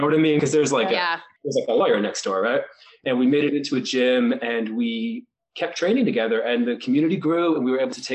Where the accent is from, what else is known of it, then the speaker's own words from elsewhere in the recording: New Jersey, United States; now in Maine, United States; New Jersey.